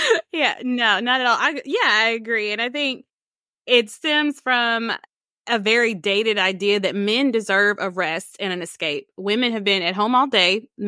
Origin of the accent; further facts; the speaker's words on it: the South, United States; Unfortunately, you know, I'm from Bible Belt in the South.